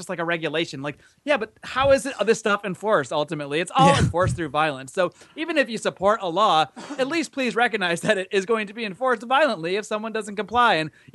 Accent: Connecticut, United States; But I grew up in Connecticut, not far from New York City, and I had spent a lot of time there.

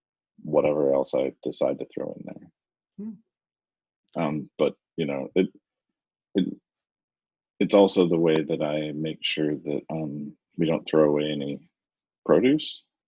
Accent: Louisiana, United States; As a Cajun

